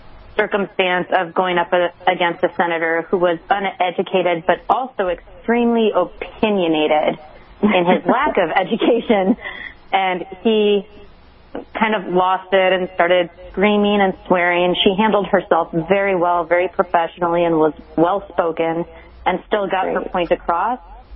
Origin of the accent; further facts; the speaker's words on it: Wisconsin, United States; Yes, and I'm from Wisconsin, so I work with the Wisconsin Gun Owners Association myself.